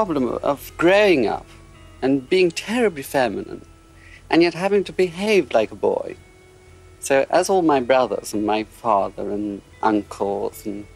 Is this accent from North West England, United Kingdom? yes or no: yes; Liverpool, North West England, United Kingdom; I was brought up in Liverpool in a very tough area.